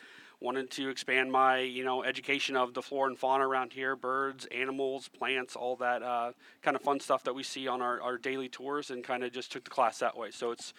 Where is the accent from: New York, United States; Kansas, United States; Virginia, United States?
Kansas, United States; now in Florida, United States; Growing up in Kansas, I moved down here for an internship to finish my degree in recreation